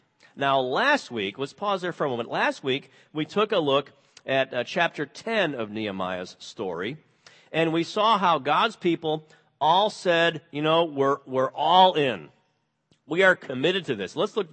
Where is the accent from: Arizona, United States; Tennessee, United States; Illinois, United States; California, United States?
Illinois, United States; I grew up near Chicago.